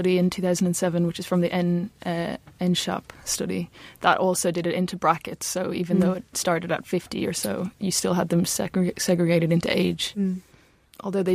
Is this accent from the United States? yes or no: no; Dublin, Leinster, Ireland; my hometown of Dublin